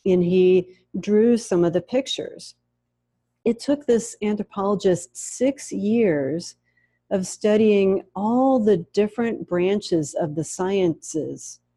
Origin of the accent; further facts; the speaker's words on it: United States; I come from a different culture. I come from the American culture, and the American culture is a melting pot of cultures.